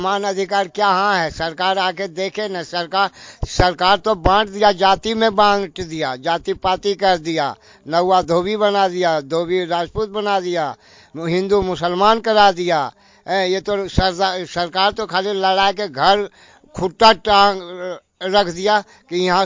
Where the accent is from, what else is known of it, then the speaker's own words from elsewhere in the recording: Ratanpur Sohjana, India; मैं ग्राम रतनपुर सोहजना के रहने वाला हूँ मैं।